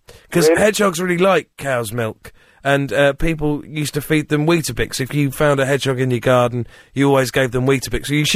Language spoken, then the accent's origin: English; London, United Kingdom; do you mind moving out the way, we're from London